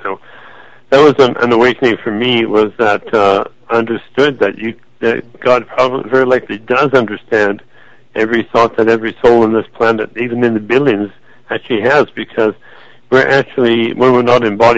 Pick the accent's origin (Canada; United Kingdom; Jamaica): Canada; British Columbia; now in United States; I'm in California, but I'm actually Canadian, and I'm from Vancouver Island, so we're family.